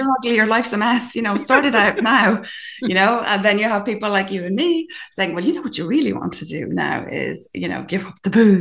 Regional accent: County Donegal, Ireland; now in France; I'm from Donegal, and I live in France at the moment. And I'm like menopausal mom of three

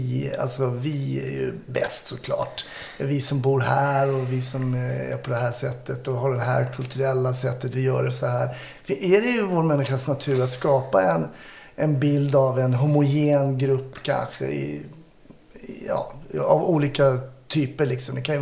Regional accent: Germany; Min bästa kompis var italienare, jag tysk. Man kanske ser mer ut som en italienare än en klassisk tysk.

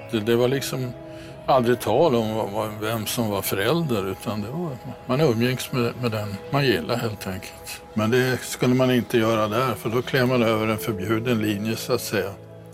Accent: Stockholm, Stockholm County, Sweden; jag var ju en lite främmande fågel bland alla rumpmasar då, i och med att jag kom från Stockholm.

